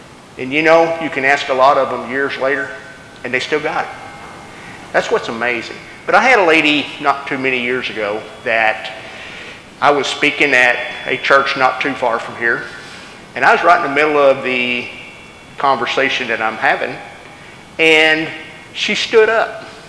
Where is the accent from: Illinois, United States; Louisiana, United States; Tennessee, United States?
Illinois, United States; It's no longer just Massac County, but we're all from Massac County.